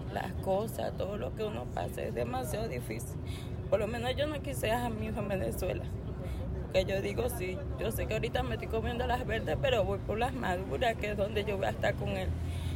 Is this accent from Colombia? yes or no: yes; Putumayo, Colombia; moved away; Yo vengo desde Colombia, donde está la frontera de Ecuador y Colombia, se llama Putumayo. De ahí me vine viajando de ahí hasta Medellín